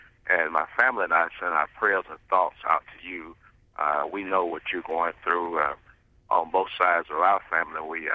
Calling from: Alabama, United States; Well, I actually, and I'm calling from Alabama, and being a Memphis fan

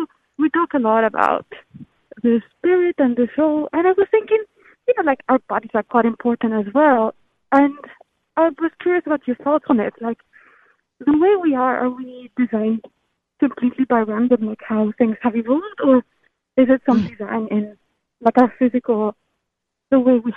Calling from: Massachusetts, United States; Massachusetts.

